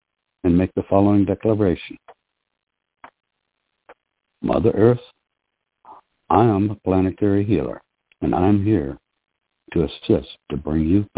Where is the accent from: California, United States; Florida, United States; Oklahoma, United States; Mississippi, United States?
Oklahoma, United States; Good evening. … from Oklahoma.